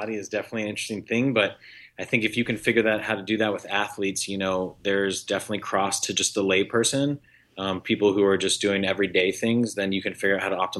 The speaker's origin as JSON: {"language": "English", "region": "Texas", "country": "United States", "tie": "born or raised there", "said": "Yes, I was born and raised in Texas."}